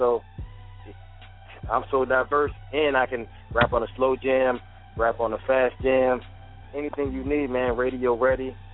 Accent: Florida, United States; also born or lived in New Jersey; I'm from North New Jersey, you feel me? I'm a North person, but I was raised out here in Florida.

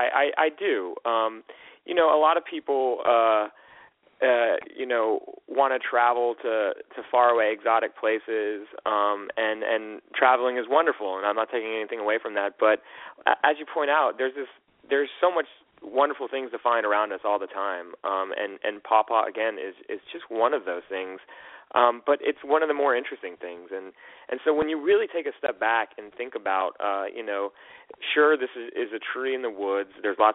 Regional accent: Florida, United States; I grew up in Polk County, Florida, which is, you know, I grew up on the rural end of that county.

